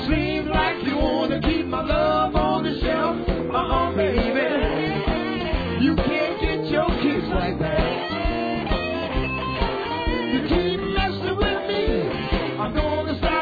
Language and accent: English; Gary, Indiana, United States; We come from Gary, Indiana, to bring the blues to you.